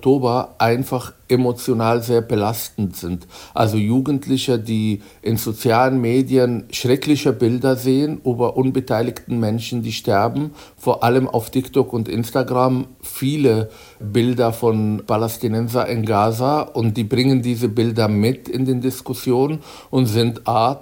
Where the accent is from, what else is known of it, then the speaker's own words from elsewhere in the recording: Germany; weil ich auch Deutscher bin und erst in Deuts